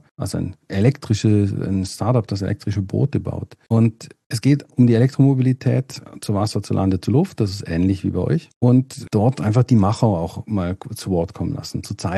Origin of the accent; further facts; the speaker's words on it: Germany; now in Switzerland; Ich sage dann immer, ich komme ja ursprünglich aus Deutschland, also auf andere Seite der Grenze ganz nah.